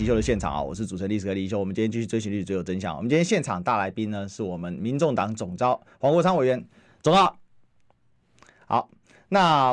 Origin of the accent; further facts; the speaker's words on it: Kaohsiung, Taiwan; 尤其在南部，因为我们是高雄人嘛，